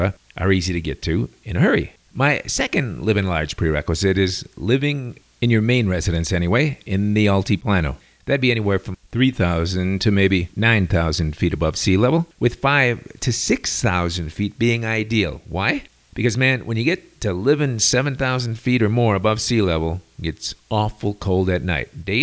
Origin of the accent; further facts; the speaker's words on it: Chicago, Illinois, United States; I'm from Chicago, and I've seen enough snow and ice to last me 6 lifetimes.